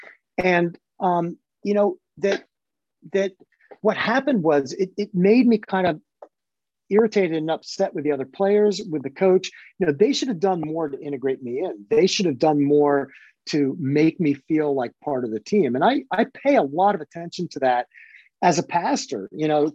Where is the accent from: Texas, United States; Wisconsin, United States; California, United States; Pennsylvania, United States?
Pennsylvania, United States; Sewickley; So I was a lacrosse player in high school. I grew up in Swickley. I played lacrosse at Swickley Academy.